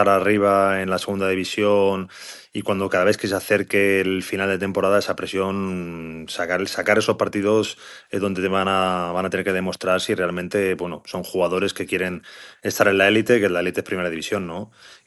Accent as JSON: {"language": "Spanish", "town": "Madrid", "region": "Community of Madrid", "country": "Spain", "also_born_or_lived": "Málaga", "said": "madrileño."}